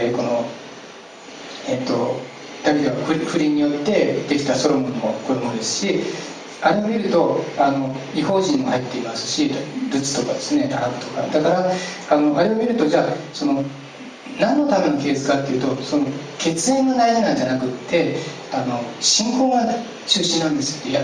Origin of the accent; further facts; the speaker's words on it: Nagano, Japan; 私の田舎では長野なんですけど